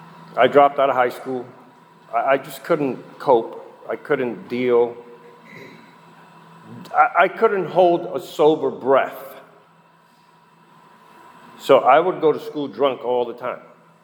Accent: Union City, New Jersey, United States; also born or lived in Puerto Rico; I was born in the Caribbean, in a little island called Puerto Rico. And I was raised in the Garden State of New Jersey.

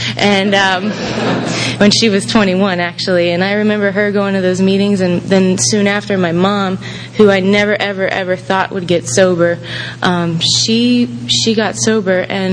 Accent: St. Petersburg, Florida, United States; I'm from St. Pete. I have an older sister who's here and a twin brother who's here.

